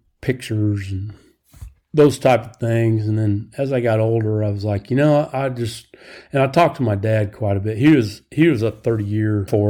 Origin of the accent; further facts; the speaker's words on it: California, United States; born there; My father was in the military, and I was born out in California where he was stationed.